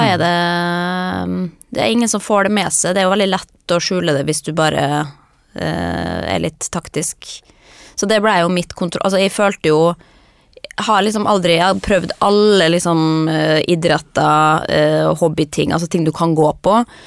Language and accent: Norwegian; Molde, Møre og Romsdal, Norway; also born or lived in Kristiansund; jeg kommer jo fra født i Kristiansund, men vokste opp i Molde. Det hører man jo, jeg veldig stolt over å ha holdt på dialekten min.